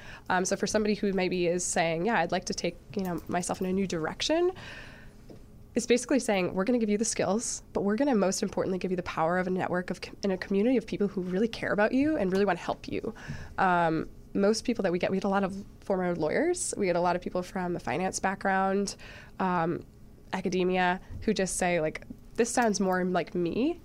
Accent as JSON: {"language": "English", "town": "Boston", "region": "Massachusetts", "country": "United States", "said": "I mentioned kind of briefly, I was from the Boston area, actually."}